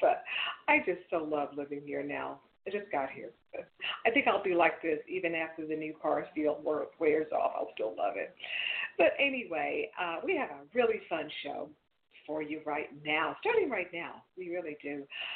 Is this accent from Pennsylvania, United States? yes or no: no; Texas, United States; I'm from Texas, so I know about how important football is to Texas